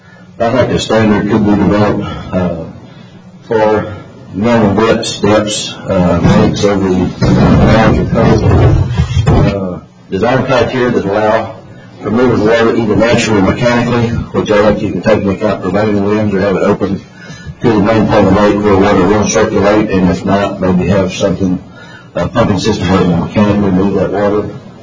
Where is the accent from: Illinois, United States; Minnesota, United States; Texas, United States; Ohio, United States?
Texas, United States; Granbury; which I grew up there in Granberry, been on the lake ever since it was developed